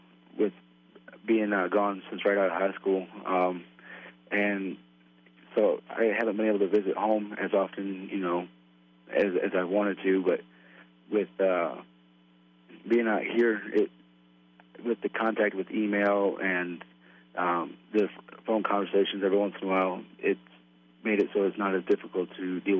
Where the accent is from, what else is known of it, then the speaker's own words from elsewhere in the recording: Greenville, Michigan, United States; I am from Greenville, Michigan. Yes, sir.